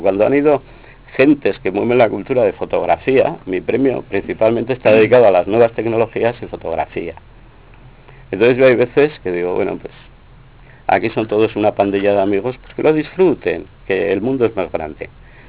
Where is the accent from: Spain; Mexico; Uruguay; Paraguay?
Spain; Pamplona, Navarre; Pues soy de Pamplona